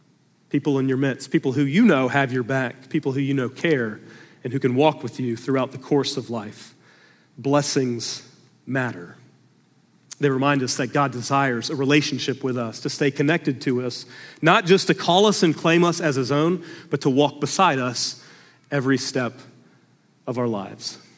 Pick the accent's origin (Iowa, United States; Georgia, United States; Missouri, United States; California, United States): Georgia, United States; I thought about the church that I grew up in down in Georgia